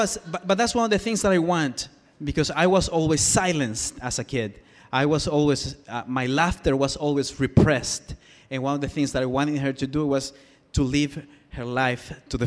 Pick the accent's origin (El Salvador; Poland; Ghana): El Salvador; now in United States; And I am from El Salvador originally